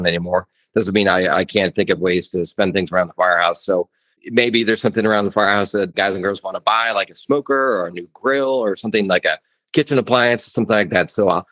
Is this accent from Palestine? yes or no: no; Midwest, United States; I'm from the Midwest originally, so we go fly back to Chicago and Wisconsin